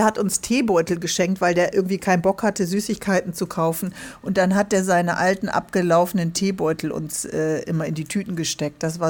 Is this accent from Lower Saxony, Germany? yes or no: no; Bremen, Germany; bin auch noch in Bremen, meine Heimatstadt